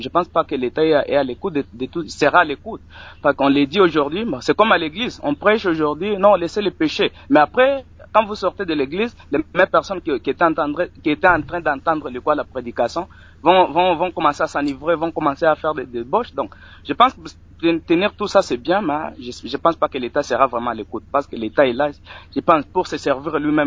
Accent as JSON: {"language": "French", "town": "Lubumbashi", "region": "Haut-Katanga", "country": "DR Congo", "said": "Mais quand vous allez en Zambie, les bouteilles ne sont pas vraiment nombreuses comme ici, chez nous, à Lubumbashi."}